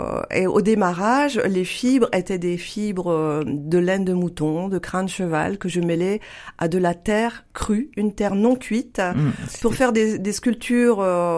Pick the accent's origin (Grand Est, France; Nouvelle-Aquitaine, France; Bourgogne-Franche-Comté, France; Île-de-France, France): Grand Est, France; born there; Je suis née dans la Lorraine, dans l'est de la France. Mmh. Et donc, j'ai grandi dans un monde ouvrier